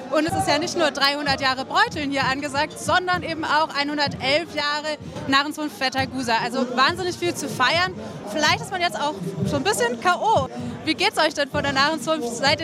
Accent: Berlin, Germany; Und Berlin ist ja meine Heimatstadt, muss ich dazu sagen.

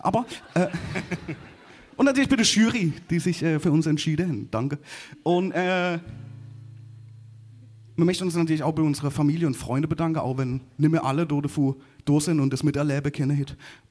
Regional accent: Kappel, Baden-Württemberg, Germany; Wir kommen aus Kappel.

